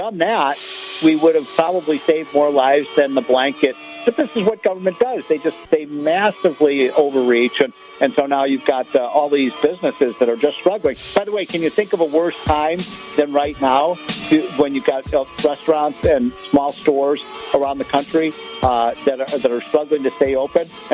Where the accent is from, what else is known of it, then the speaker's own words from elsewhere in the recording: Illinois, United States; like Newsom in California, my home state of Illinois, J.B. Pritzker.